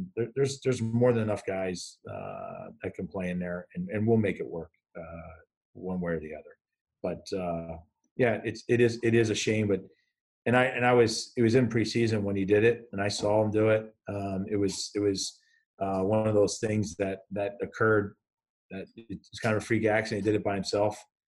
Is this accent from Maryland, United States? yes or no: no; New Jersey, United States; I grew up in Jersey. I was, first off, my parents were foreigners to this country. They're immigrants.